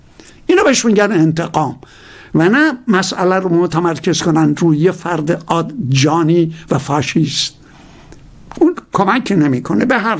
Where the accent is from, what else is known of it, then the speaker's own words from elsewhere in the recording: Iran; همینجوری از من پرسید چهره منی که دید اهل کجایی، گفتم اهل ایران